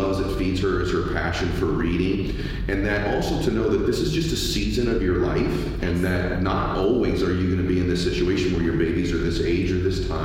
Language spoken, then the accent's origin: English; California, United States; He's from the South, I grew up in California, right?